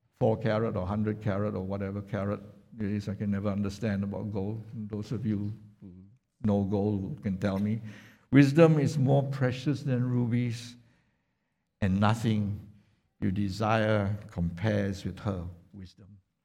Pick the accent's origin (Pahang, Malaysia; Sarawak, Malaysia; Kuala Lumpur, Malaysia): Kuala Lumpur, Malaysia; when I was growing up in Kuala Lumpur